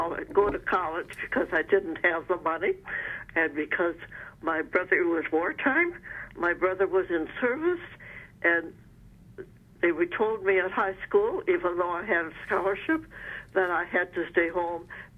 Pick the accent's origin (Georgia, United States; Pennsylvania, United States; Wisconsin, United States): Wisconsin, United States; Kewaunee; born there; I was born in Kewaunee, Wisconsin, and went to both public and Catholic schools.